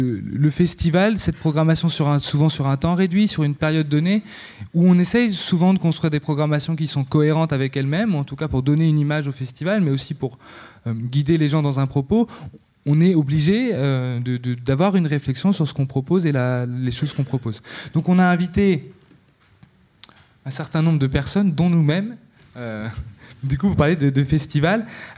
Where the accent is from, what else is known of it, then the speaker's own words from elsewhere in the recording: Nîmes, Occitanie, France; je viens de Nîmes